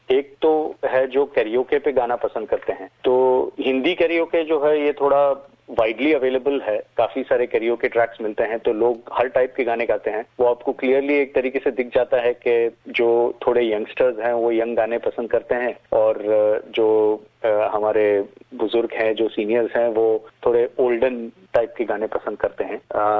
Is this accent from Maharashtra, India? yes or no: yes; Mumbai, Maharashtra, India; first language Kannada; Hindi is a second language; now in Australia; मेरे माता पिता कर्नाटक से आते हैं। सेंट्रल कर्नाटका में राणे बेलूर करके एक जगह है, वहां से आते हैं। पर मैं और मेरी दीदी, हम पूरी तरह बॉम्बे में ही पले बड़े हैं, पर घर में कन्नड़ा ही बोलते हैं, तो थोड़ा कल्चरली टच है कर्नाटका का।